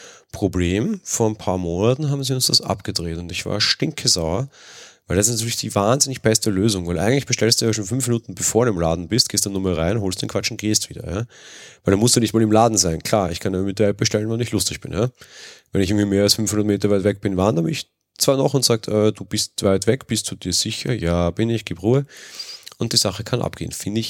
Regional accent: Austria; Und jetzt komme ich als Österreicher um die Ecke

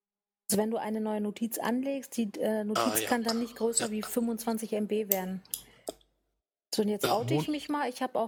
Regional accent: Switzerland; Das darf man als Schweizer ja ruhig mal sagen.

